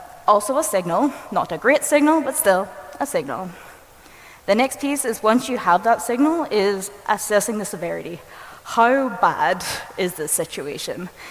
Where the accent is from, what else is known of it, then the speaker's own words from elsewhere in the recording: Northern Ireland, United Kingdom; And I'm from Northern Ireland, and my dogs actually have had Irish passports for the longest time.